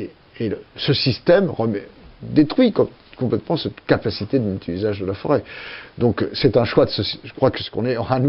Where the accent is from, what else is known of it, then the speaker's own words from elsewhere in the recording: Saint-Jean-du-Gard, Occitanie, France; moi je suis de Saint-Jean-du-Gard, comme Jean-Luc Bourrelli.